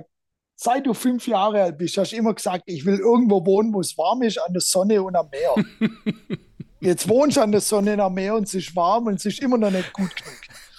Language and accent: German; Baden-Württemberg, Germany; Weiß jetzt auch nicht, wo das herkam, als Schwabe.